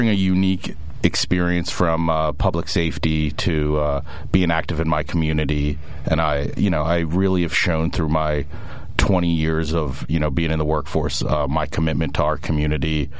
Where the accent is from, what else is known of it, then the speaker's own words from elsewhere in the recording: Sunbury, Pennsylvania, United States; I'm a Shikellamy graduate, born and raised in Sunbury, still today. Me and my wife, Shannon, raise our three daughters in Sunbury.